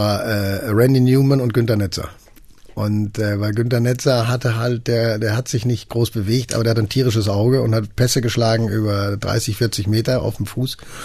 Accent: Bochum, North Rhine-Westphalia, Germany; ich komme nur aus Bochum, aus dem Ruhrgebiet und war mit 4 Jahren zum ersten Mal beim VfL im Stadion

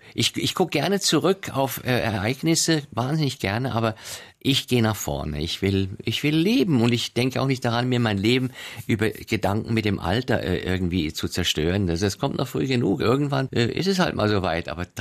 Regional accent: Zurich, Switzerland; Das war bei uns in Zürich nicht so.

